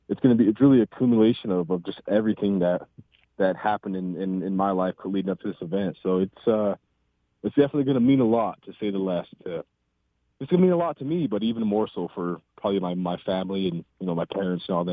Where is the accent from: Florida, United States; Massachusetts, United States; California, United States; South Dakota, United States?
South Dakota, United States; Pine Ridge; But for me, I love growing up in Pine Ridge. You know, it's my home. It's always going to be my home.